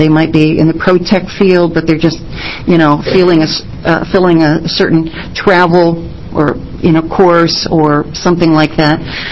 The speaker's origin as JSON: {"language": "English", "town": "Portland", "region": "Oregon", "country": "United States", "said": "I'm also from Portland, and I'm representing the Mount Hood Community College Part-Time Faculty and Tutor Association."}